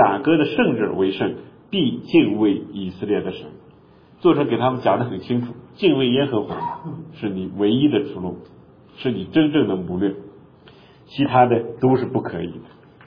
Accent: China; 这个我们中国人很熟悉了，对吧？

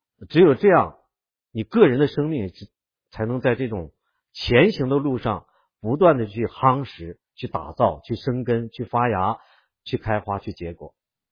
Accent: China; 我们中国人有一句话，咱们大陆人经常讲

